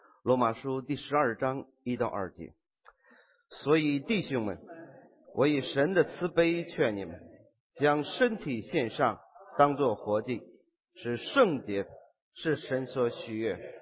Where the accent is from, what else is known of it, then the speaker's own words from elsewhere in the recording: Northeast China, China; 一个在我们的家乡东北